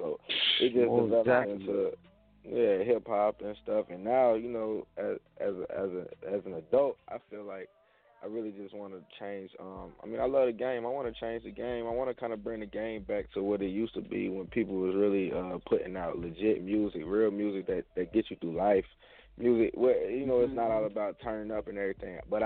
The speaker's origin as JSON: {"language": "English", "town": "Tuskegee", "region": "Alabama", "country": "United States", "lives_now": "Baltimore, United States", "said": "I'm from Tuskegee, Alabama. We got anybody representing the 4-6 out there listening? I recently relocated though. I'm not in Alabama right now anymore. I'm in the DMV now"}